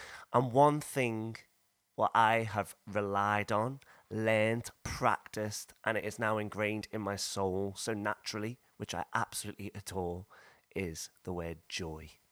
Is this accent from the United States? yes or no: no; Liverpool, North West England, United Kingdom; moved away as an adult; now in London, United Kingdom; I'm 31 years old and I was born and bred in Liverpool. And I moved to London, where I live now, when I was 18 to go to theatre school.